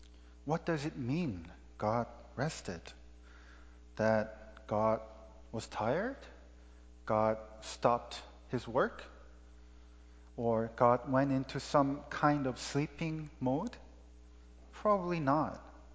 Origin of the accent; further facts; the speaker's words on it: South Korea; when I grew up in Korea, the longest vacation my father could get from his company was 3 days.